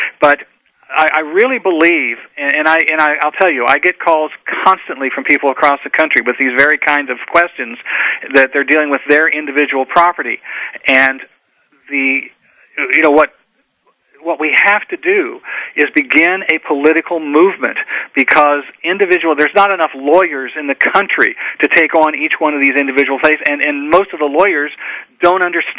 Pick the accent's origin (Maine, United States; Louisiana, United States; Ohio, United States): Ohio, United States; Newark; Mark, you are from my hometown, Newark, Ohio.